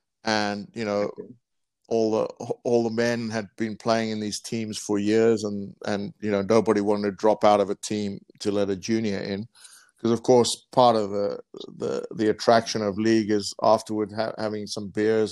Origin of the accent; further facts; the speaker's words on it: Johannesburg, Gauteng, South Africa; you don't know any different, but I had a fantastic childhood